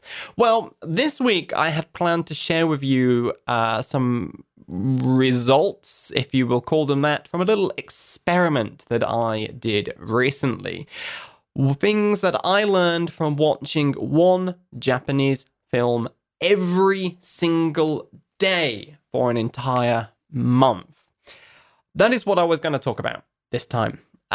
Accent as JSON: {"language": "English", "country": "United Kingdom", "said": "I'm British, and my feeling is that British people, well, Christmas is a big deal in the UK."}